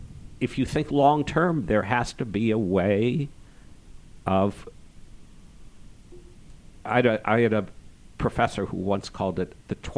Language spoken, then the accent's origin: English; United States; I can travel with Palestinians with an American passport. I'm not Israeli.